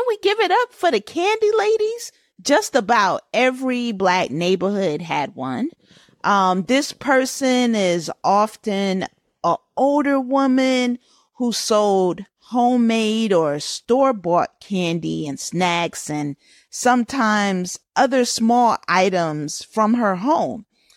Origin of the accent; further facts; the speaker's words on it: Jamaica; I'm Jamaican.